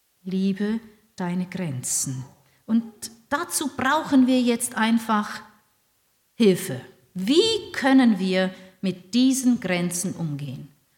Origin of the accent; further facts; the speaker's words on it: Austria; Jetzt in dieser Zeit in meiner alten Heimat in Österreich, ne?